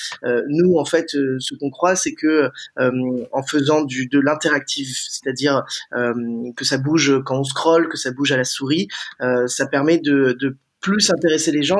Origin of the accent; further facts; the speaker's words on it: Paris, Île-de-France, France; donc j'ai 27 ans et je suis de Paris. J'ai fait pas mal de pays dans ma vie, qui est à Tahiti, à Djibouti, à La Réunion.